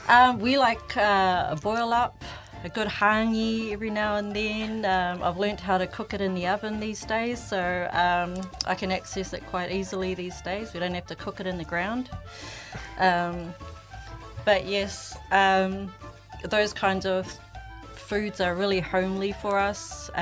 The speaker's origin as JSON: {"language": "English", "region": "Auckland", "country": "New Zealand", "tie": "born or raised there", "moved": "yes", "lives_now": "Hamilton, New Zealand", "said": "Originally, I am from New Zealand. I was born and raised in Auckland. And I moved here about 15 years ago to Hamilton as a halfway point between mine and my ex-husband's hometowns. So he was from Rotorua and I was from Auckland"}